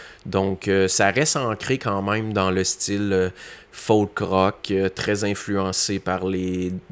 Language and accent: French; Quebec, Canada; je suis québécois, je suis francophone